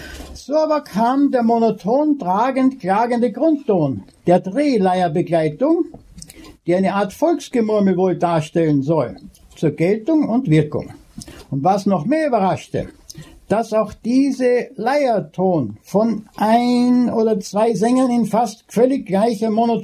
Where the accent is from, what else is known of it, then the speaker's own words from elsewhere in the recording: Salzburg, Austria; born there; Das stand für mich, den gebürtigen Salzburger und Mozart-Freund, absolut fest.